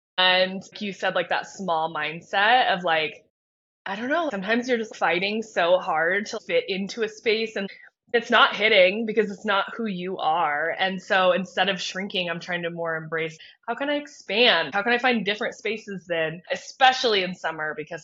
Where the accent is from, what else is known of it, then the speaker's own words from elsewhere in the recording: Kansas, United States; Growing up in the Midwest, you know, growing up, I literally remember in high school showing up in heels my first week of school in Kansas